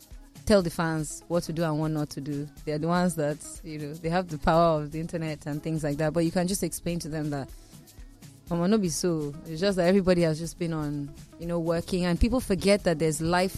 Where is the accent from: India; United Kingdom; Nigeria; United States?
Nigeria; Kaduna, Kaduna State; I did it in my hometown too as well, in Kaduna.